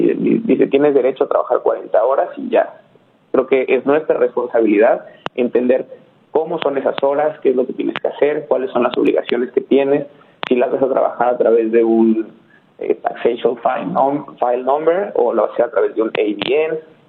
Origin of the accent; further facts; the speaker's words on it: Mexico; Yo vengo de un país, el de Latinoamérica, vengo de México